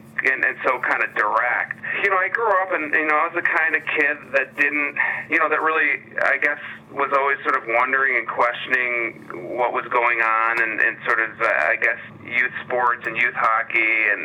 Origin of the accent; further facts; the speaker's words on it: Chicago, Illinois, United States; Yeah, well, I grew up playing hockey in the Chicago area